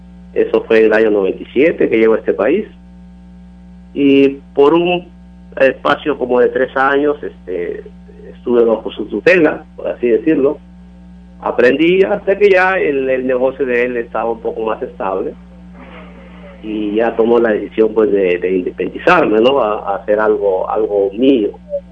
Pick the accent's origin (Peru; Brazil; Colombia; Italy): Peru; moved away as an adult; now in United States; yo soy peruano. En el año 97, a raíz de ciertas situaciones familiares, mi padre se comunica conmigo